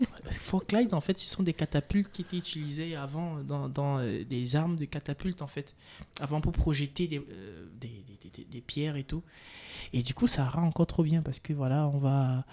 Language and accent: French; Amiens, Hauts-de-France, France; Oui, on vient tous d'Amiens.